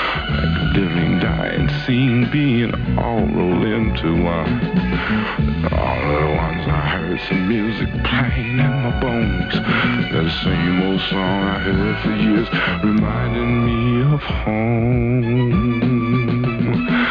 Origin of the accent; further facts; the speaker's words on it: United States; In other words, we come from America, Hans is from Holland, and there are different, you know, the cultural thing is different